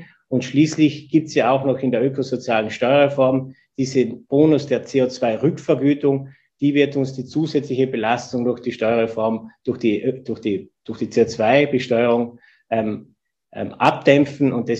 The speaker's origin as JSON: {"language": "German", "region": "Tyrol", "country": "Austria", "said": "Und als Tiroler, nicht nur als Tiroler"}